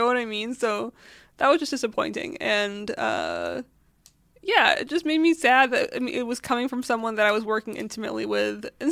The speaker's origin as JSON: {"language": "English", "country": "Syria", "said": "I'm from Syria."}